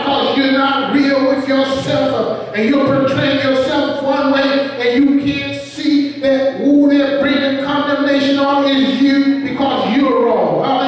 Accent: Southern United States, United States; accent: southern; Every once in a while, my southern accent come out.

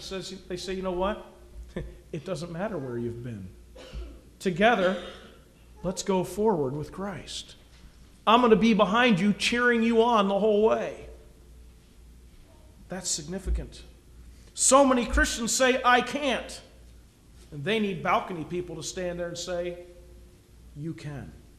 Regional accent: Pennsylvania, United States; I remember as a child when we grew up in Western Pennsylvania

